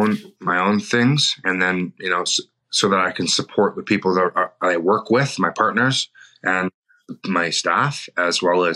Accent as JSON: {"language": "English", "town": "Whistler", "region": "British Columbia", "country": "Canada", "said": "I'm hailing from Whistler, British Columbia, here up in Canada."}